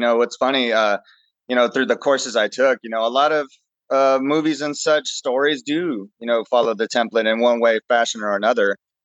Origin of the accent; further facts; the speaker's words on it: Texas, United States; Well, born and raised in Texas, just pretty normal upbringing, went through school and everything